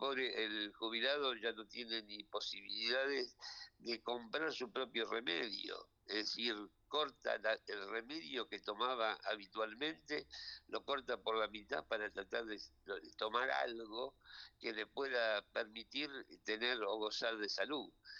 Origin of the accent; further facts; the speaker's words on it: Argentina; tenemos que cambiar como argentinos, tenemos que pensar qué clase de país queremos